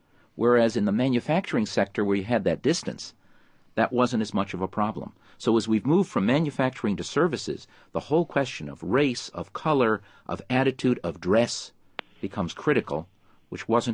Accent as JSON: {"language": "English", "town": "Detroit", "region": "Michigan", "country": "United States", "tie": "born or raised there", "said": "It comes from growing up in Detroit, where I did, and I worked on an assembly line when I was in college."}